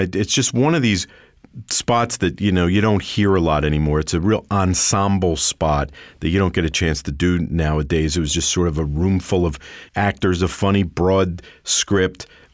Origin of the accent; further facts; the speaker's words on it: Philadelphia, Pennsylvania, United States; we have Philadelphia roots, Jim and I do. We were born and raised in the Philly area.